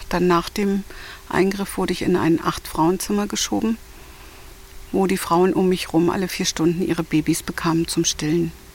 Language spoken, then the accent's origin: German; Germany; Ja, also ich bin in der DDR geboren und auch aufgewachsen.